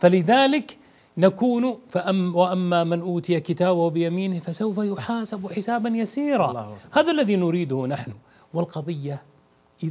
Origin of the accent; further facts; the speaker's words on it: Saudi Arabia; فأنا من المملكة العربية السعودية